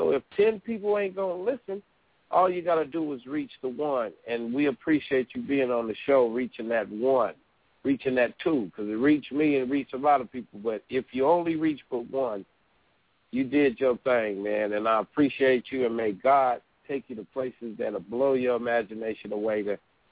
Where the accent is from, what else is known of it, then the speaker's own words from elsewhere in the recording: Pomona, California, United States; I come from Pomona, California. I come from the west side of Pomona.